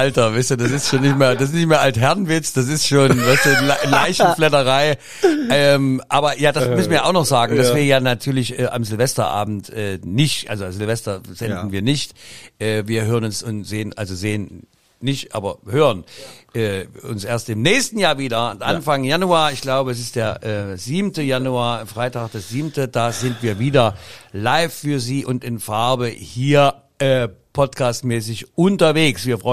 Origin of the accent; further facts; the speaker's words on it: Saxony, Germany; ich als Sachse